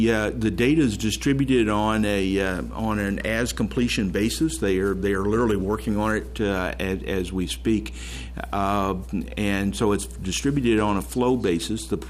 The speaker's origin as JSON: {"language": "English", "region": "Texas", "country": "United States", "said": "I'm originally from Texas, actually. I'm one of those that went the other way."}